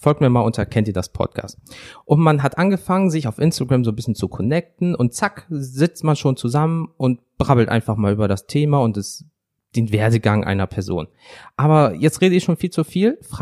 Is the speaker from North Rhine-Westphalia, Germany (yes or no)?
yes; Wuppertal, North Rhine-Westphalia, Germany; Heute sind wir in Wuppertal, meiner Heimat